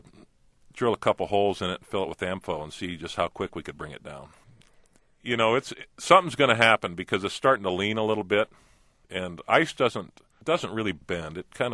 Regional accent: Florida, United States; I grew up in Florida, so I remembered when it was frost warnings came, we'd turn the water on the sprinklers to the trees, the citrus trees

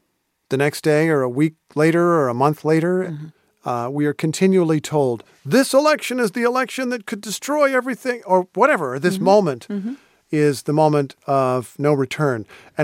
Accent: Indiana, United States; And I'd be reading about the world that I largely hadn't seen growing up in Indiana

